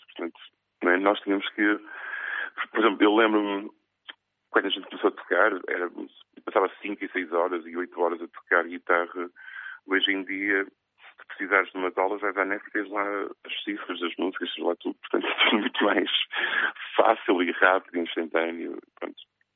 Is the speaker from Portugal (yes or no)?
yes; Porto, Norte, Portugal; eu sou do Porto e adoro Lisboa, já morei em Lisboa também, uns meses.